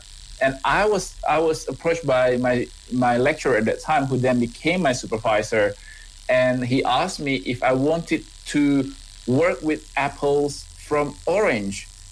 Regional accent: Indonesia; English is a second language; moved away as an adult; now in Australia; because, you know, I was born and I grew up in Indonesia, I came to Australia as an international student.

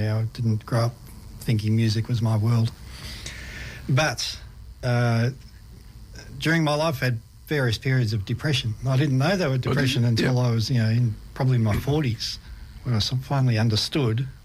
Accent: Frankston North, Victoria, Australia; Oh, yes. Frankston North. The Pines, mate.

